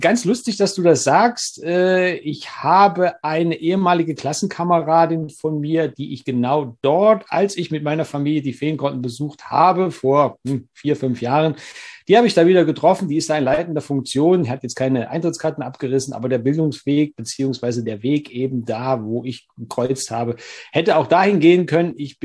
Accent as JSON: {"language": "German", "region": "Thuringia", "country": "Germany", "said": "wir als Thüringer"}